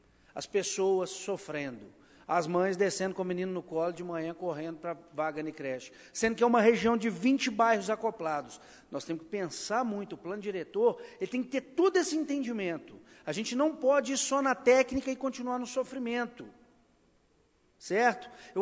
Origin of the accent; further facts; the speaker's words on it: Brazil; bairro onde fui criado, né, no início da minha vida. Aí fiquei lembrando as lembranças, meu pai, minha mãe, as dificuldades do bairro, e vi o crescimento exorbitante do bairro São José.